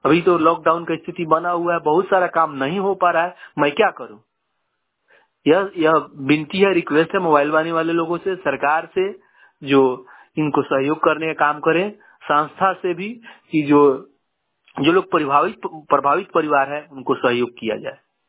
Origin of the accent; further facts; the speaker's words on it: Badharwa Kala Purvi, India; मैं बढ़ारवा कला पूर्वी के रहने वाला हूँ।